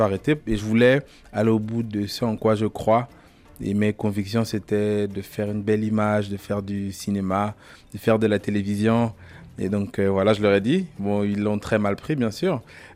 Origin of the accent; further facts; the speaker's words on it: Libreville, Estuaire, Gabon; moi, j'ai grandi ici à Libreville.